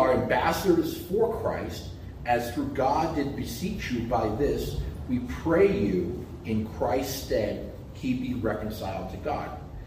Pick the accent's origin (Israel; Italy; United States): United States; Brooklyn, New York; I'm guy from Brooklyn.